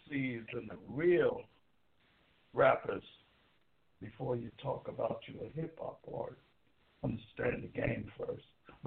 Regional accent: Brooklyn, New York, United States; because as you know, I come from Brooklyn, New York. I come from the Mecca hip hop. I grew up there. I watched it evolve from the house to the park.

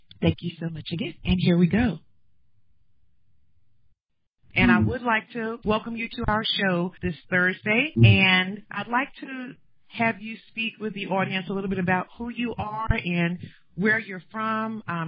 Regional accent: Charlotte, North Carolina, United States; I know I grew up here in Charlotte, North Carolina

